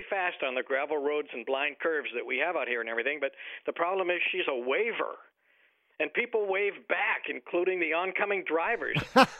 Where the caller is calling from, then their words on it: Appalachian, Ohio, United States; from Appalachian, Ohio.